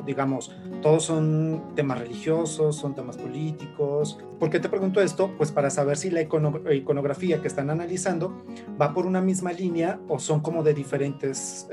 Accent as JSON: {"language": "Spanish", "region": "Zacatecas", "country": "Mexico", "said": "soy historiador y soy zacatecano."}